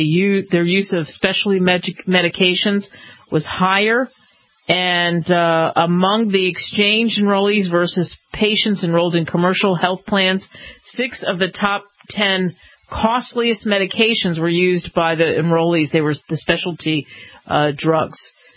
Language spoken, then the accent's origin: English; Killeen, Texas, United States; And I have to tell you, I'm from Killeen, and it just breaks my heart that we had another shooting at Fort Hood.